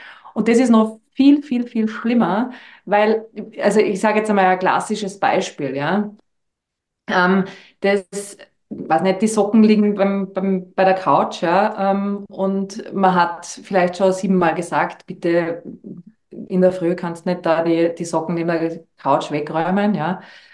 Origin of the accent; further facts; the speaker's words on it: Austria; Ich sage immer, bei uns in Österreich, wir leben unser Krankheitssystem.